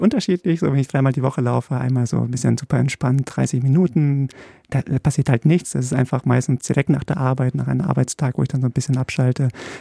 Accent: Poland; born there; moved away; Ich bin in Polen geboren worden

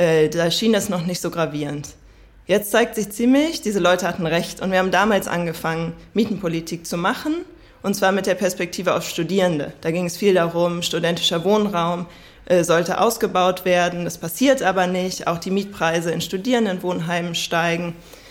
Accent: Berlin, Germany; Also ich komme selbst aus Berlin, tatsächlich auch nicht so weit von hier, wohnen meine Eltern.

